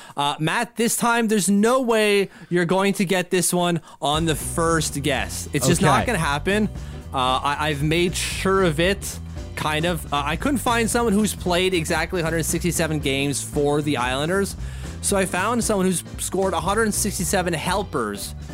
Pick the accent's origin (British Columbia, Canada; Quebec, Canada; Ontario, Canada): Quebec, Canada; Hull; born there; One, I was born in Hull, Quebec.